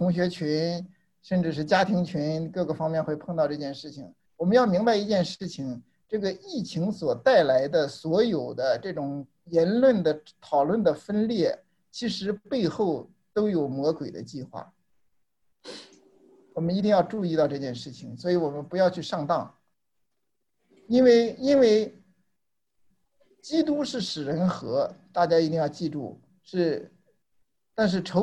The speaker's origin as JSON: {"language": "Chinese", "country": "China", "said": "因为我们从中国来的嘛"}